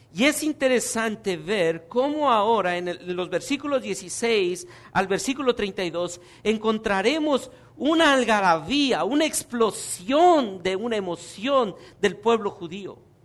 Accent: Mexico; Bueno, a los que somos mexicanos, ¿verdad?

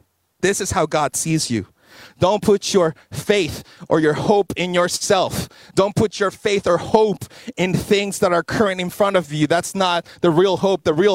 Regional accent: Chile; first language Spanish; English is a second language; Y'all know my first language is Spanish? La única palabra que yo puedo decir, el primer idioma que yo aprendí es español y nada más. See, I'm faking my English and Korean. I'm more Chilean than anything else.

